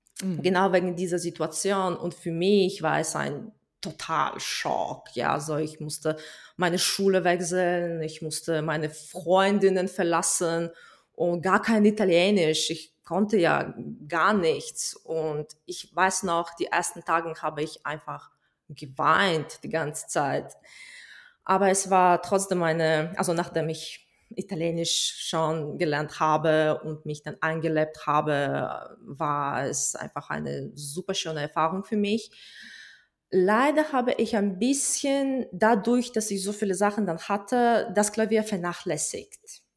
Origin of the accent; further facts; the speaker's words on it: Kazakhstan; German is a second language; moved away as an adult; ich komme aus Kasachstan, ich bin Pianistin.